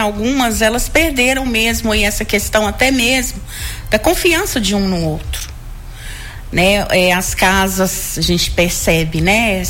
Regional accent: Caetanópolis, Minas Gerais, Brazil; A minha infância, né, ela foi em Caetanópolis, eu sou nascida lá, eu nasci em Caetanópolis

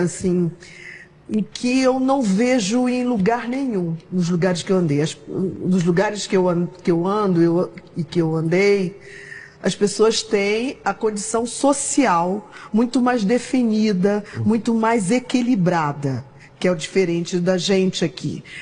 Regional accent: Northeast Region, Brazil; No Nordeste, né? Eu sou nordestina, e no interior as pessoas cantam muito.

